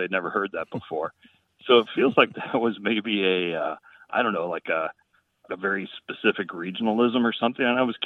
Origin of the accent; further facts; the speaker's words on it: Ohio, United States; now in Atlantic Beach, United States; I grew up in a community in southwestern Ohio.